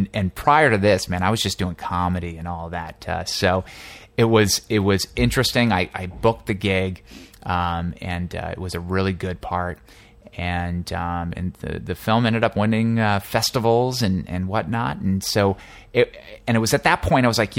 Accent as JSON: {"language": "English", "region": "New Jersey", "country": "United States", "tie": "born or raised there", "also_born_or_lived": "Boston", "said": "No, I'm actually an East Coast guy. I was raised in New Jersey, went to college at Emerson College in Boston"}